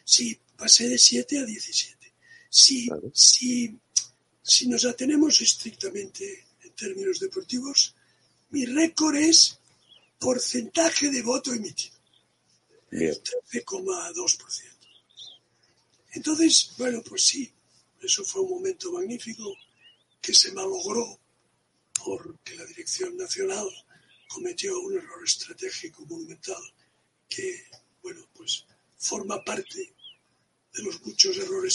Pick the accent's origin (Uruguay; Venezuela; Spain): Spain; Catalonia; Que somos catalanes y españoles.